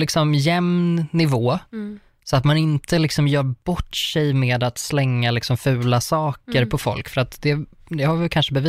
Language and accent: Swedish; Uppsala, Uppsala County, Sweden; Jag är från Uppsala.